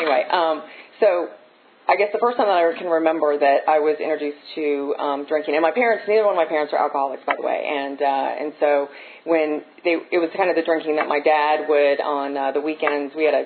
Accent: Burke, Virginia, United States; I grew up in Northern Virginia, in Burke, not too terribly far from here

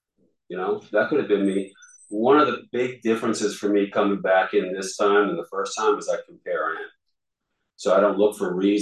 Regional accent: Alexandria, Virginia, United States; I was born in Alexandria, Virginia, from Northern Virginia. Don't hold it against me. But I love being a Virginian

